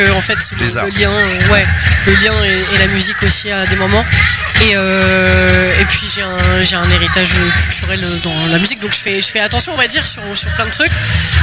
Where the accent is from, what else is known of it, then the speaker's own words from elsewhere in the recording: Paris, Île-de-France, France; Mais non, je viens de Paris en vrai, tu vois. Donc voilà, mais la Normandie m'a adoptée